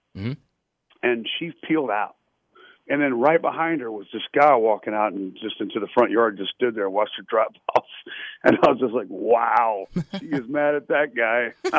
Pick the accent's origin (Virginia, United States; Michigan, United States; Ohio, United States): Virginia, United States; I just started writing songs about, the Bay and, you know, growing up in Virginia and stuff